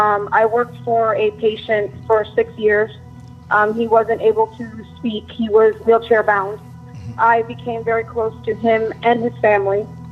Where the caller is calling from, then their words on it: Brandon, Florida, United States; calling from Brandon, Florida.